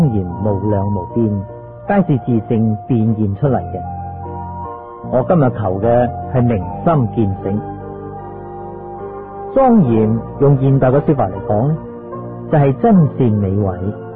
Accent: China; 好像我们中国人没有忘记祖先一样。

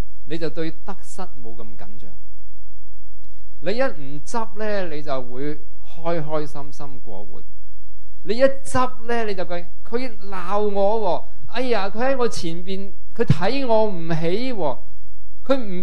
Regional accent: China; 但我話你係咩？我係中國人，咁你幾時出世啊？

